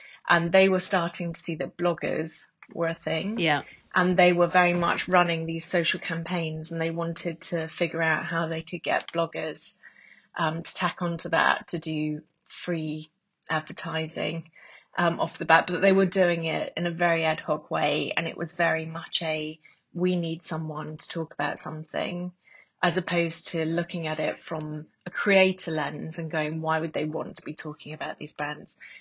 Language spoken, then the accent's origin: English; Bristol, South West England, United Kingdom; I grew up in Bristol. I hated my accent.